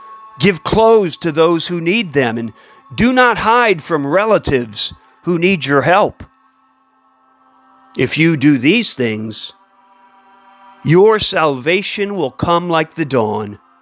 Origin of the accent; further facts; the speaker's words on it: Kentucky, United States; one of my favorite writers from my home state, the state I'm in right now, Kentucky.